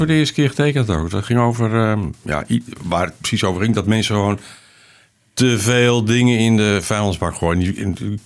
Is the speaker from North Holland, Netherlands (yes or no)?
yes; Purmerend, North Holland, Netherlands; born there; Ik ben in Purmerend geboren.